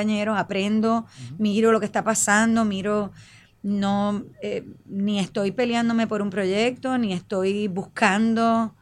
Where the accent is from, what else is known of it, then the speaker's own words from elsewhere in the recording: Puerto Rico; nosotros, como puertorriqueños, sabes que tenemos cultura de todas partes